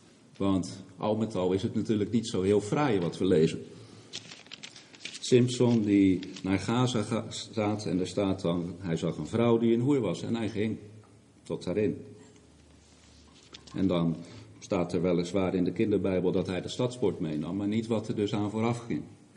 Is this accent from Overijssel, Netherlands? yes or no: no; Strijen, South Holland, Netherlands; ik kom uit Verwegistan, heb ik zojuist gehoord. In ons geval is dat de Hoekse Waard, Strijen. Dat ligt onder Rotterdam, vlakbij Dordrecht.